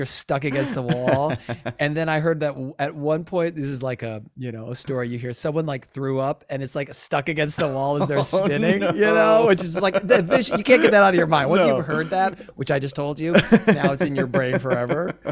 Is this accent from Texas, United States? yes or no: no; Wisconsin, United States; I grew up in Wisconsin, and at my school, if you behaved well, you got to go to Six Flags Great America outside Chicago.